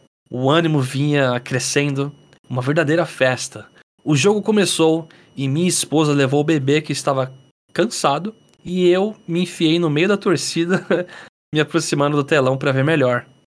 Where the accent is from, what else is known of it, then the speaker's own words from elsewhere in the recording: Israel; Lembrando que nasci e vivo em Israel.